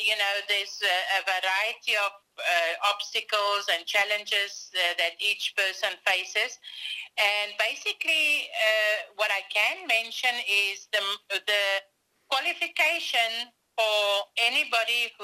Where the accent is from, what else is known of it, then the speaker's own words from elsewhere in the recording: South Africa; I'm from South Africa originally, and I was blessed to grow up in a Christian family.